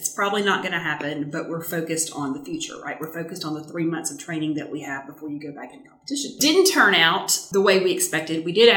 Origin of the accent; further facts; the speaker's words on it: Louisiana, United States; when somebody finds out I'm from Louisiana